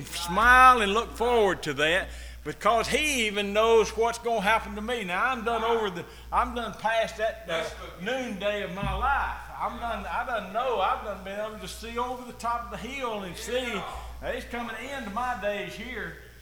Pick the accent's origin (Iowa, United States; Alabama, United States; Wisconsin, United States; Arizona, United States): Alabama, United States; born there; I was born on Sand Mountain. Right off the road, up I-75 here. And my grandmother taught me about Jesus.